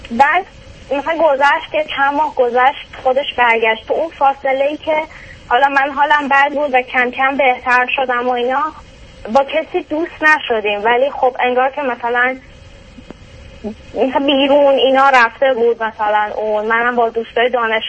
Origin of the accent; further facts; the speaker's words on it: Iran; moved away as an adult; الان 5 سال تقریبا هست که از ایران اومدیم.